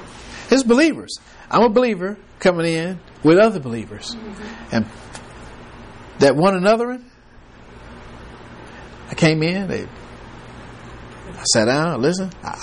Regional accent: Detroit, Michigan, United States; when I came here from Detroit, and we had a loving church back in Detroit

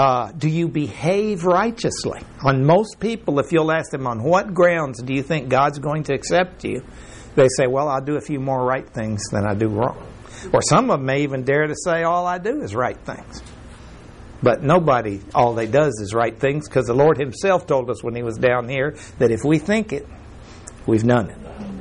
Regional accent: Mexico; because I was raised in Mexico and I was raised in the established church

